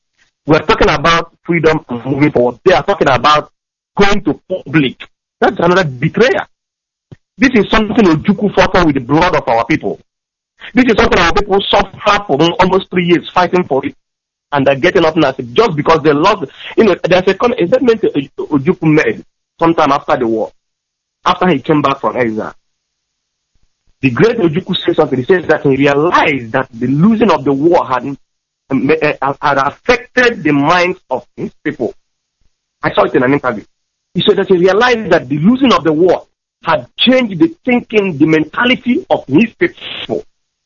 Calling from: Amsterdam, North Holland, Netherlands; I'm calling from Amsterdam, Netherlands.

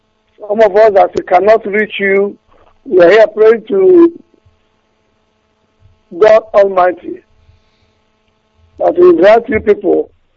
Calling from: Aba, Abia, Nigeria; I'm calling from Aba.

